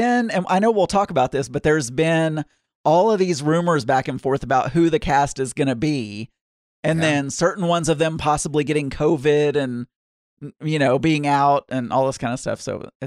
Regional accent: the South, United States; accent: Southern; So it wasn't just my Southern accent.

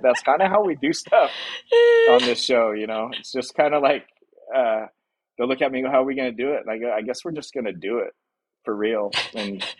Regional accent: Paso Robles, California, United States; Well, my background is I grew up in Paso Robles. My family, my grandfather, owned a cattle ranch outside of Paso Robles, which we still own.

